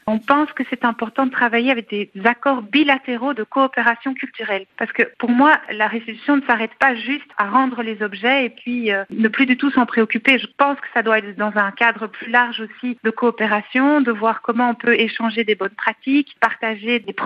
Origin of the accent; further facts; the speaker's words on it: Belgium; il y a aussi chez nous en Belgique une commission parlementaire qui a été mise en place